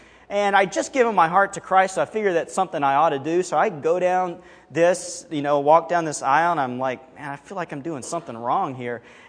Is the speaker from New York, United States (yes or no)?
no; Alabama, United States; accent: southern; So if you ever pick up on a slightly southern accent, that's where it comes from, because I'm from Alabama. And we grew up on the Gulf Coast.